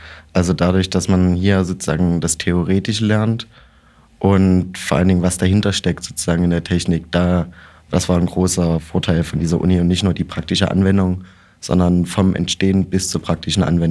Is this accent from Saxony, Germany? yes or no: yes; Dresden, Saxony, Germany; ich komme aus Dresden von der Sportschule